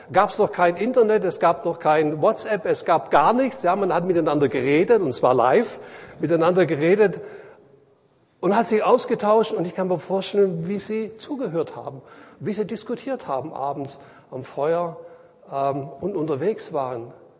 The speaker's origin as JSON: {"language": "German", "region": "Baden-Württemberg", "country": "Germany", "said": "Ich als Schwabe würde mich da ein bisschen schwer tun"}